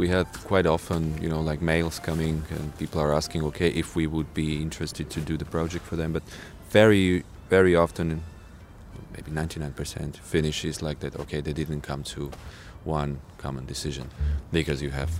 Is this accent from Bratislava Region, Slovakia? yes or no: yes; Bratislava, Bratislava Region, Slovakia; English is a second language; And I grew up in Petržalka, that's the biggest neighborhood made of panel buildings in Slovakia.